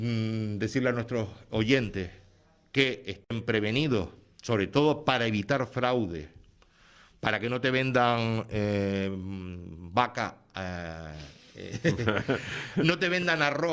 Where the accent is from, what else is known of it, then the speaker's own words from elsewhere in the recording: Spain; los españoles también somos los europeos que más carne consumimos.